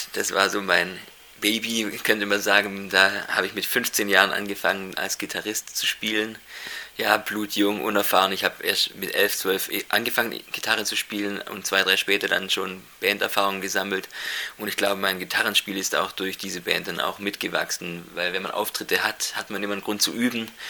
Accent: Deislingen, Baden-Württemberg, Germany; Ich komme hier aus Deislingen, bin auch gebürtig hierher.

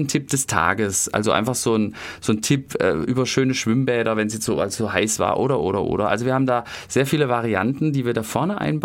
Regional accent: Rastatt, Baden-Württemberg, Germany; Ich bin in Rastatt geboren.

